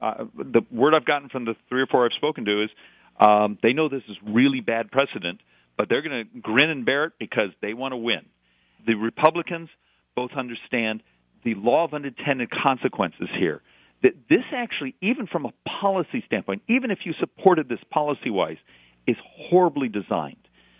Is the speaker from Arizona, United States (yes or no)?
yes; Arizona, United States; And remember, I'm from Arizona, so we are sort of ground zero for having to bear the cost of these policies